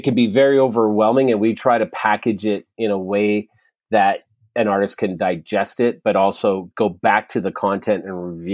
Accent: Edmonton, Alberta, Canada; now in Toronto, Canada; normally I'm in Toronto, but I'm actually back in Edmonton right now. I saw that you said I'm originally from Edmonton. I'm in Edmonton right now visiting family.

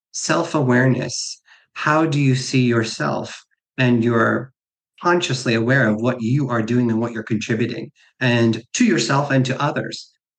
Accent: Kansas, United States; also born or lived in California; the transition that I made from growing up in Kansas to going into the military and then coming out of the military in California.

